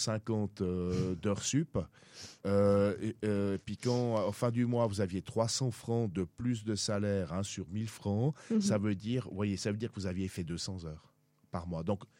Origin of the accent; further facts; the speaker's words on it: Switzerland; En tant que Suisse, je veux dire, c'est seulement à ce poste-là que vous pouvez vivre ça.